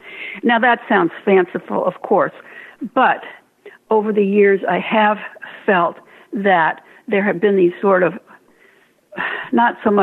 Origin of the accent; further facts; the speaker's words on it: West Coast, United States; Everyone on the East Coast, as I understood it, I grew up on the West Coast, so I hadn't been aware of this.